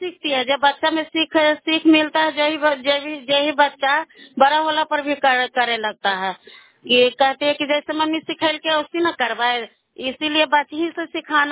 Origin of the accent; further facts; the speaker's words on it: Bahadurpur, Bihar, India; ग्राम बहादुरपुर है, चंडी प्रखंड के रहने वाली हूँ।